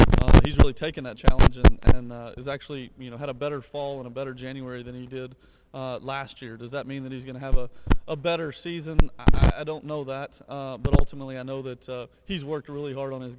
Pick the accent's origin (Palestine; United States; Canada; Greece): United States; Arkansas; So it was kind of one of those chances to move back closer to home. I'm from Arkansas, and a chance to be the head coach.